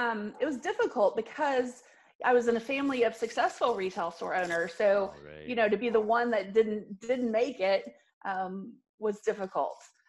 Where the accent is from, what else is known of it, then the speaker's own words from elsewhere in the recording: Abilene, Texas, United States; Well, I'm a self-proclaimed small town Texas girl. Born and raised in Abilene, Texas, which if you don't know anything about Abilene, it's a tiny little church town, church on every corner.